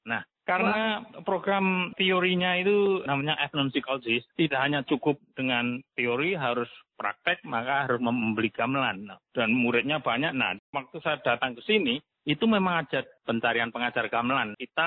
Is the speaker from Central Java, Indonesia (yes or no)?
yes; Eromoko, Central Java, Indonesia; now in Berkeley, United States; Saya berasal dari Eromoko, Wonogiri, Jawa Tengah.